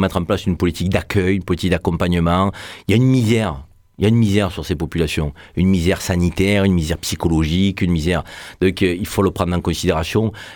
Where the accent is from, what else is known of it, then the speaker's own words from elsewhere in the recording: Marseille, Provence-Alpes-Côte d'Azur, France; nous sommes français, nous sommes marseillais.